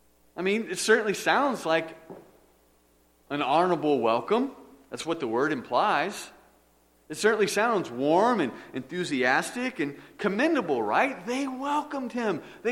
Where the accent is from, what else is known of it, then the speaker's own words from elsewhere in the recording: Atlanta, Georgia, United States; also born or lived in Texas; I like to tell people that I'm from Atlanta. I spent 26 years in Atlanta and most of my life there, even though I was actually born in Texas. And I spent the early years of my life there in Texas.